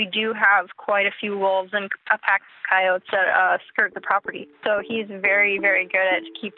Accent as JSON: {"language": "English", "town": "Duluth", "region": "Minnesota", "country": "United States", "said": "I'm 28 years old, and I'm from Duluth, Minnesota."}